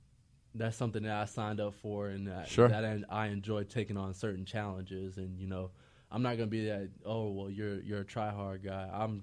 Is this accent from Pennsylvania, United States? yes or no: no; Florida, United States; I mean, that's just because we're all from Florida and stuff like that.